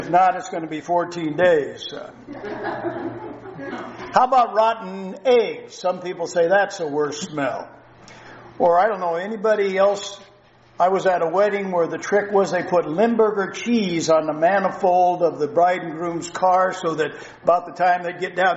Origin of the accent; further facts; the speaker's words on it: California, United States; also born or lived in Midwest; Growing up in Northern California, well, let me tell you a story about my dad first.